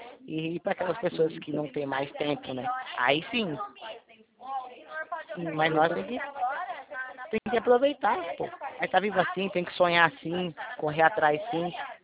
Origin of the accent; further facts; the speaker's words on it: Itatiba, São Paulo, Brazil; interior de São Paulo. Depois de Jundiaí.